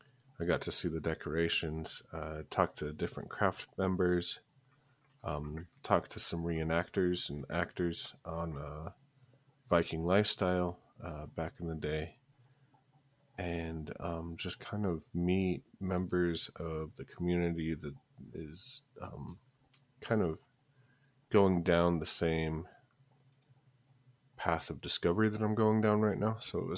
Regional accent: Midwest, United States; accent: Midwestern; and then I talked, and they heard my Midwestern accent

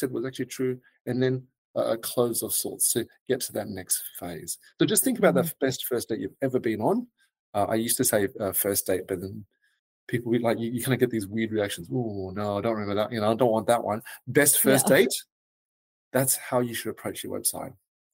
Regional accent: Melbourne, Victoria, Australia; As you can tell, the reference even tells that I'm from Australia. In Melbourne. So thank you for understanding my accent.

